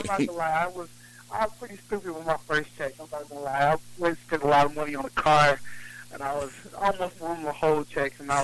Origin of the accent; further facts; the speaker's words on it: Washington, United States; I mean, another guy idolized growing up in Washington, so being in the same locker room with him.